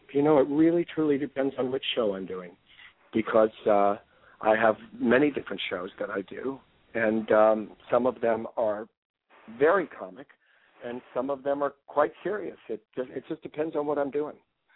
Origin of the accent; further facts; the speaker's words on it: Waterloo, Iowa, United States; Merle, I'm from Waterloo, Iowa. It's Iowa is our nation's pork state, and I am Jewish, and that's just really all I want to say about it.